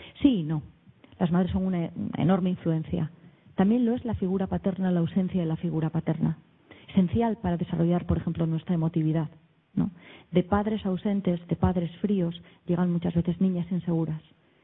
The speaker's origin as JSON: {"language": "Spanish", "town": "Bilbao", "region": "Basque Country", "country": "Spain", "tie": "born or raised there", "lives_now": "Madrid, Spain", "said": "Y yo crecí en el País Vasco, es donde nací, en Bilbao. Se me nota, ¿no?"}